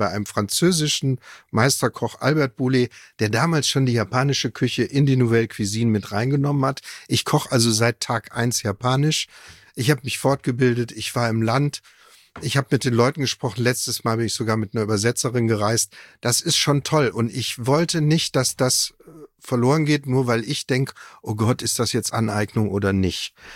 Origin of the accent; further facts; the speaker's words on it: Offenbach am Main, Hesse, Germany; born there; In Offenbach am Main.